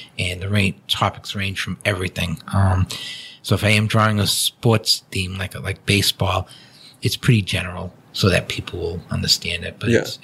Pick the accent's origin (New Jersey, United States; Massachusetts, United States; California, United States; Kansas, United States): Massachusetts, United States; Watertown; I'm Watertown, Massachusetts was my hometown. Just loving hockey and then growing up watching them when they were with WHA